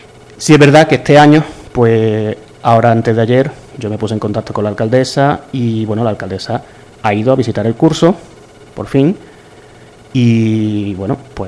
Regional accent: Priego de Córdoba, Andalusia, Spain; entonces en Priego, que pasó en mi pueblo

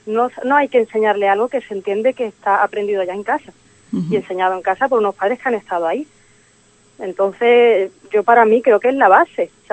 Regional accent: Málaga, Andalusia, Spain; a pesar de que yo soy de Málaga

